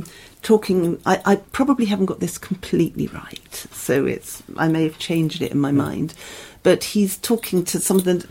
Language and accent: English; Dover, South East England, United Kingdom; I grew up in Dover.